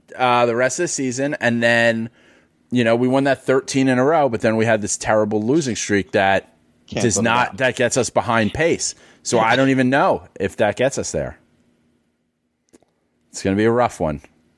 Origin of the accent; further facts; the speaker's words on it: New York City, New York, United States; I'm a New Yorker. I lived in New York on 9/11.